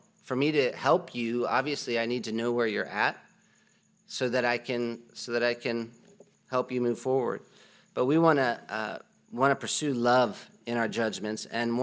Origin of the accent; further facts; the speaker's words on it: United States; when I'm in a foreign airport, I'm like, wow, I am such an American.